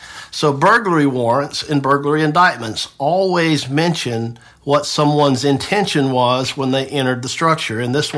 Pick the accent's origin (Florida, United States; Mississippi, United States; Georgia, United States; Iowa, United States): Georgia, United States; Tifton; I grew up in Tifton, so I know the area.